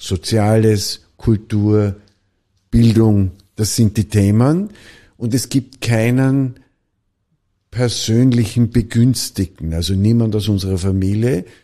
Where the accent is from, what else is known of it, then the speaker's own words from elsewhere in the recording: Nüziders, Vorarlberg, Austria; habe bei der Blasmusik in Vorarlberg, in einem Dorf in Nützidas, wo ich aufgewachsen bin, gespielt.